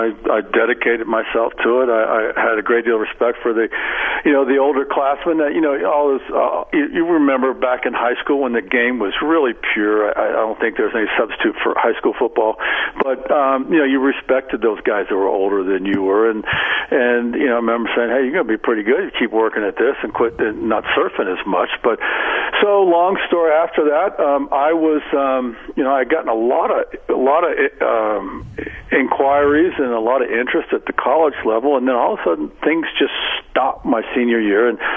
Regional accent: California, United States; Yeah, I grew up in the West San Fernando Valley, went to Taft High School

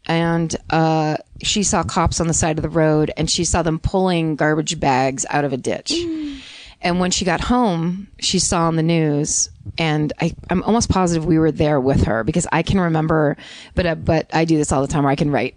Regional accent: Petaluma, California, United States; Okay, so my hometown is Petaluma, which is the first city in Sonoma County, and Novato is the last city in Marin County

